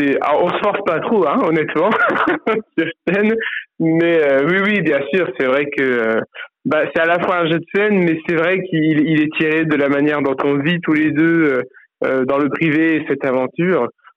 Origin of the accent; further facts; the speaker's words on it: Strasbourg, Grand Est, France; parce qu'on vient de Strasbourg.